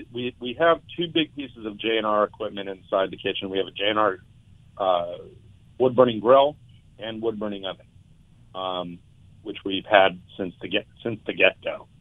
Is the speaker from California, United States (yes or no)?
yes; California, United States; I grew up here in SoCal.